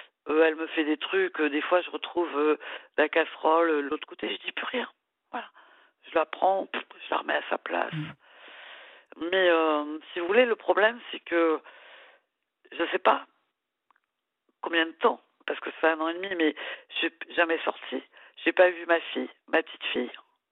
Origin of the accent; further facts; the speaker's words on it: Brittany, France; Donc je suis restée chez moi en Bretagne en travaillant.